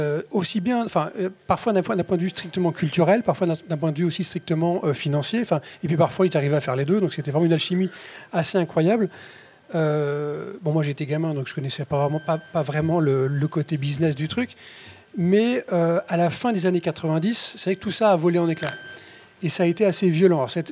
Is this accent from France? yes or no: yes; France; Enfin, je parle en tant que français.